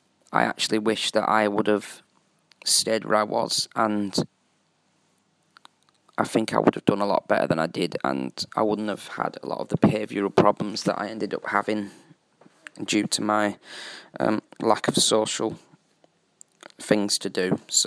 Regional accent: Birmingham, West Midlands, United Kingdom; I'm 30 years of age and I come from Birmingham in the West Midlands in the UK. I'm currently stopping with my friend in Stirling in Scotland

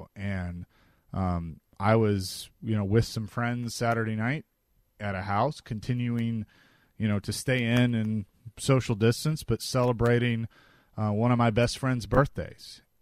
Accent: Nashville, Tennessee, United States; born there; I was born in Nashville in 1987, almost 33 years ago at the end of this month. And I love this city.

